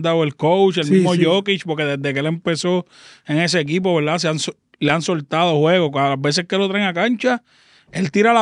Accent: Puerto Rico; nosotros como boricua

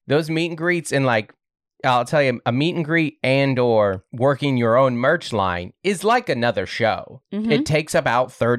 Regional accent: United States; I am an American. We call it soccer.

